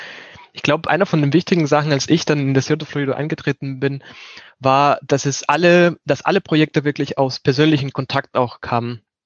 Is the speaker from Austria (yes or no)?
no; Guayaquil, Guayas, Ecuador; moved away as an adult; now in Germany; Ich bin 24 Jahre alt und bin fast am Ende meines Masters in Bioinformatik. Ich komme ursprünglich aus Ecuador, aus Guayaquil. Und ich bin vor 6 Jahren dann nach Deutschland umgezogen